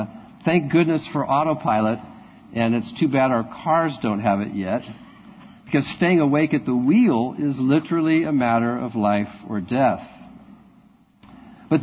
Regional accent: United States; That was a problem for me as an American because I had no idea what that meant.

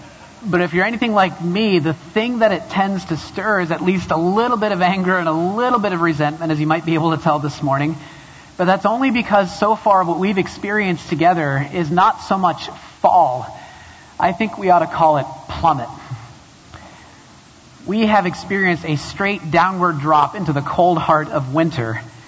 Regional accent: Massachusetts, United States; I was born in Massachusetts. I was raised for half of my life at least in Massachusetts. I mean, it's who I am.

